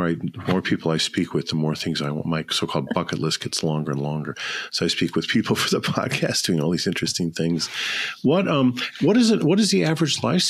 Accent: Chicago, Illinois, United States; Yeah, no, I mean, I grew up with in Chicago.

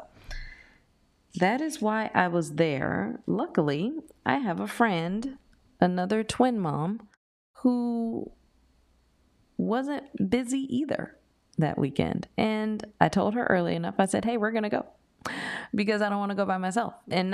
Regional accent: Oakland, California, United States; I am from Oakland, California.

